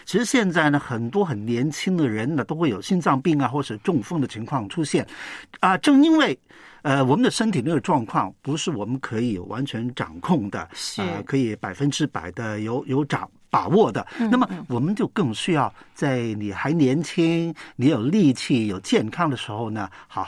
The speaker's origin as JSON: {"language": "Chinese", "region": "Guangdong", "country": "China", "said": "幸好我是广东人，"}